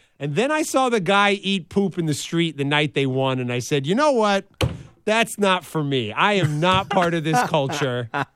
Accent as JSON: {"language": "English", "town": "New York City", "region": "New York", "country": "United States", "tie": "born or raised there", "lives_now": "Los Angeles, United States", "said": "I was born and raised in New York City, which might have you pause and say, that's kind of odd."}